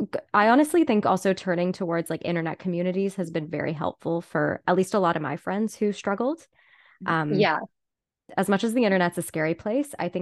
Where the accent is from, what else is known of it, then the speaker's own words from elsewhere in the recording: Whitby, Ontario, Canada; But growing up in Whitby, it was, you know, you're friends with the people you're going to be around and you can't control that.